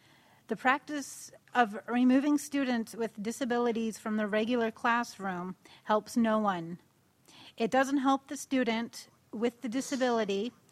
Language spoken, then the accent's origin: English; Yellowknife, Northwest Territories, Canada; I am from Yellowknife and Northwest Territories, Canada. I am an Indigenous person with an intellectual disability